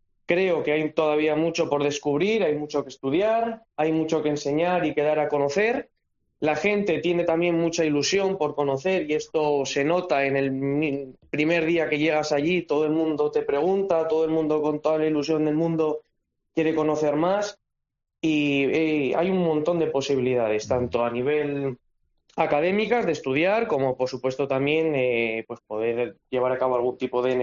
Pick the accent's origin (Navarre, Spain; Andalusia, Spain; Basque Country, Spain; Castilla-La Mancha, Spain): Navarre, Spain; yo también soy de Navarra y también soy de la Ribera